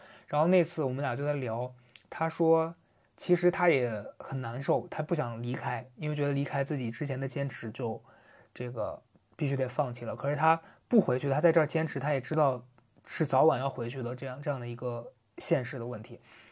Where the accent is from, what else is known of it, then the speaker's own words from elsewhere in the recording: Xi'an, Shaanxi, China; now in Beijing, China; 我在北京生活的这几年，我会觉得离开这个地方你会觉得比如说我家乡的这个城市西安